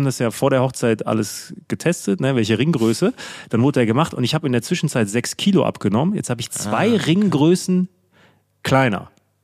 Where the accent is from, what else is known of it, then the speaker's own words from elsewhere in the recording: Münster, North Rhine-Westphalia, Germany; In meiner Heimatstadt Münster.